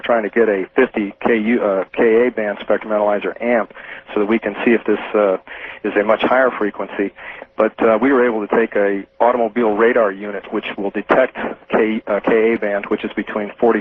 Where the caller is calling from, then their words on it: Hawaii, United States; Maui, Hawaii.